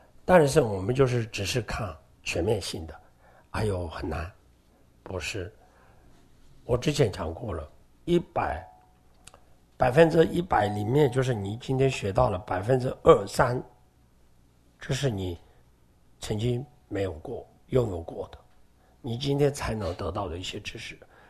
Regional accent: Tibet, China; 那你既然我们西藏人的父母的概念的话

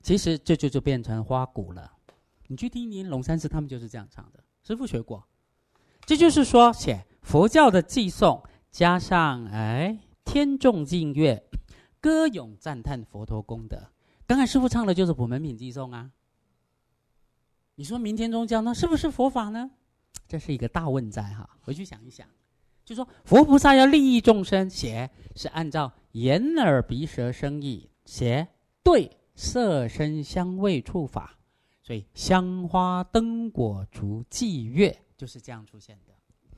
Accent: China; 我们中国人叫善哉善哉，这个词翻得很好

